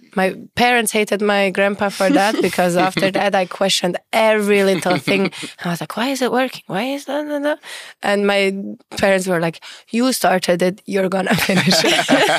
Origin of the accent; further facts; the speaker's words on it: Vorarlberg, Austria; I mean, I'm from Vorarlberg